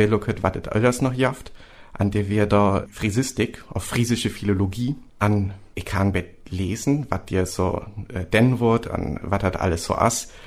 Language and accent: German; Lower Saxony, Germany; Ja, ich salu san von Ostfresklund an.